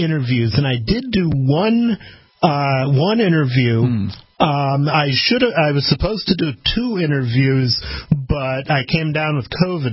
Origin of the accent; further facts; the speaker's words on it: Ann Arbor, Michigan, United States; I grew up in Ann Arbor, Michigan